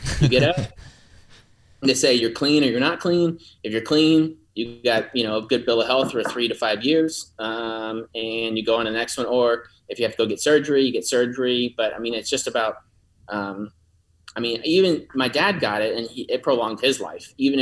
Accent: Mooresville, North Carolina, United States; I grew up in Mooresville, so not too far from me.

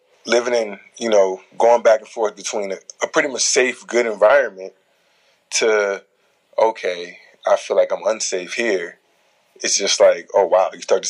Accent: Los Angeles, California, United States; So I'm like, no, I'm from Los Angeles County.

